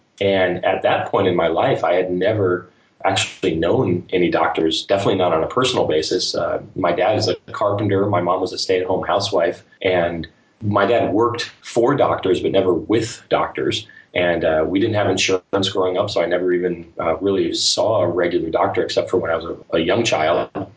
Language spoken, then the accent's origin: English; Fort Lauderdale, Florida, United States; it kind of starts off in the sprawling suburbia of South Florida. I grew up in Fort Lauderdale